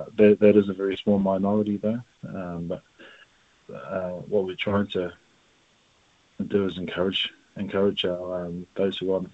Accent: Manai, Waikato, New Zealand; So I'm from Manai, a little place in the Hauraki district, but also have connections to the north, to Whirinaki, and also to Te Arawa down in Rotorua.

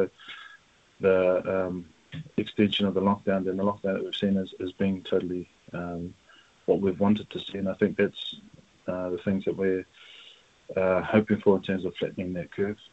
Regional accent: Manai, Waikato, New Zealand; So I'm from Manai, a little place in the Hauraki district, but also have connections to the north, to Whirinaki, and also to Te Arawa down in Rotorua.

